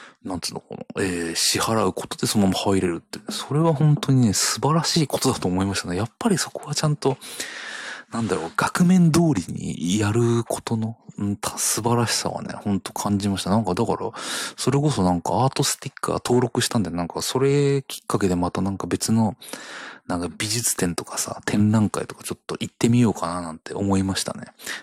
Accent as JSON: {"language": "Japanese", "region": "Chiba", "country": "Japan", "said": "普段なかなか私、千葉県民のものは行かないんですが"}